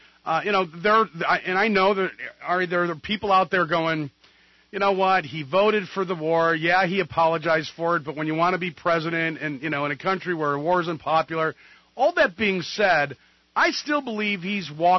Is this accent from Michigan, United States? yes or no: yes; Michigan, United States; I think you know I'm from Michigan.